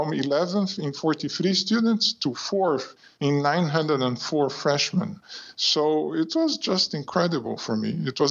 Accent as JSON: {"language": "English", "country": "Brazil", "tie": "born there", "second_language": "English", "said": "I was born in Brazil. I have lived in quite a few countries"}